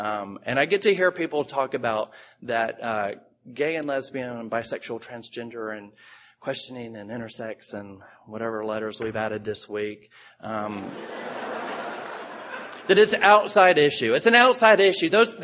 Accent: Houston, Texas, United States; And I'm visiting from Houston. And I really don't want to drink tonight.

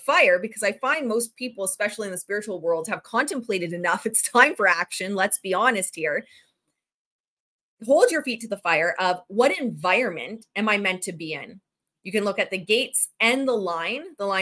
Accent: Ontario, Canada; in Ontario, Canada, where I am, despite me having an American flag on my coat, I am Canadian.

